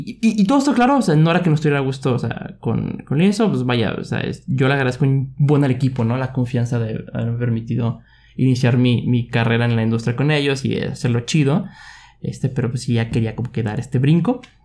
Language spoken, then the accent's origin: Spanish; Tamaulipas, Mexico; Yo soy ingeniero de Tamaulipas, Mataulipas, le decimos, ¿no? Y yo siempre, o sea, he querido como que ya salirme, o sea, como que mudarme de ahí y crecer, ¿no?